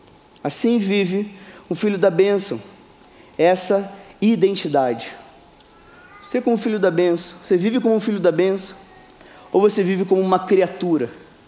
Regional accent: Macaé, Rio de Janeiro, Brazil; also born or lived in Magé; Eu sou de Macaé, nasci na cidade de Magé.

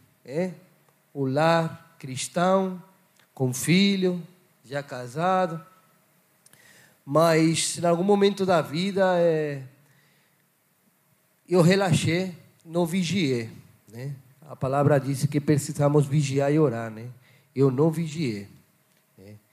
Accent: Barcelona, Catalonia, Spain; eu sou espanhol de Barcelona … eu vim ao Brasil

